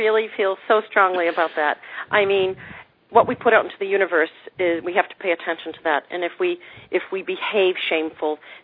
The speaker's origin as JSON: {"language": "English", "region": "New Hampshire", "country": "United States", "said": "Yes, I'm from New Hampshire."}